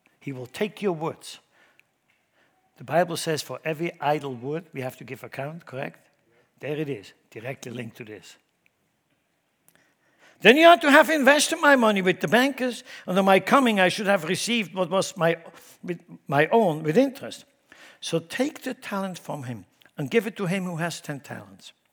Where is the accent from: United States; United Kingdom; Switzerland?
Switzerland; accent: Swiss; English is a second language; I never apologize for my accent. Never. If you want to challenge me, speak Swiss to me. I do just fine.